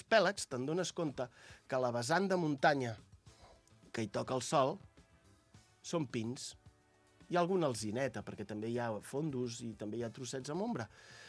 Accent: Catalonia, Spain; jo vaig passar tota la meva infància allà al Montseny i vaig viure molt al bosc.

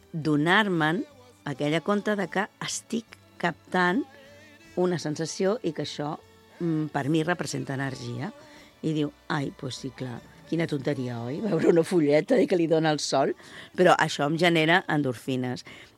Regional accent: Barcelona, Catalonia, Spain; Jo he estat a Barcelona, jo sóc de Barcelona, vaig néixer allà, he estat molts anys

